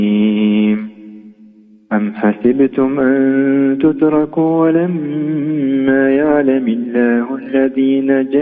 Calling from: Dammam, Eastern Province, Saudi Arabia; من مدينة الدمام

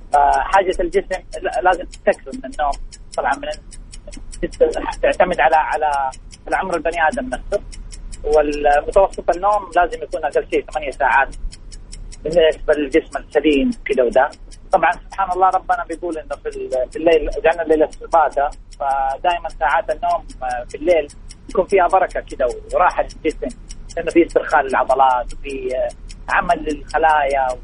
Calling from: Jeddah, Makkah Province, Saudi Arabia

